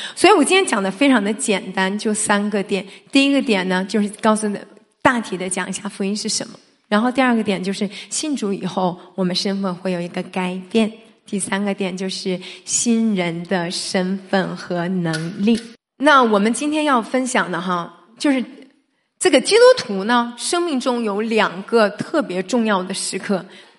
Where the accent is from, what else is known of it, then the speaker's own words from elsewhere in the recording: Shandong, China; 我是山东人，我特别喜欢聚